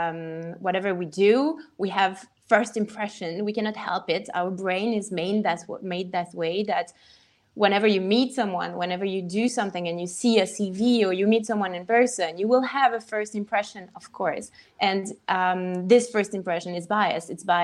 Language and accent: English; Switzerland; So I'm actually from Switzerland, hence the weird French name.